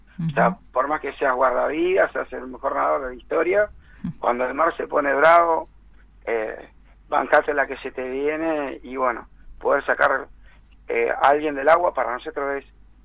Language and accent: Spanish; Santa Fe, Argentina; tengo el orgullo de decir que soy el único santafesino que trabaja acá